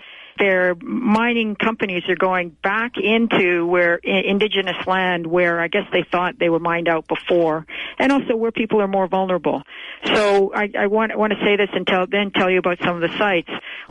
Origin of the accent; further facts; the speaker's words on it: Canada; because I speak as a Canadian